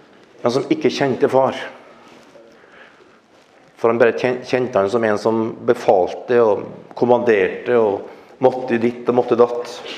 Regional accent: Trøndelag, Norway; accent: Trøndersk; For at jeg snakker trøndersk? Nei.

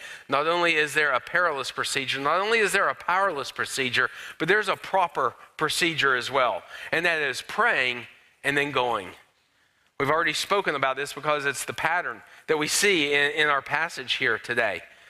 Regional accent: Florida, United States; I grew up in Florida

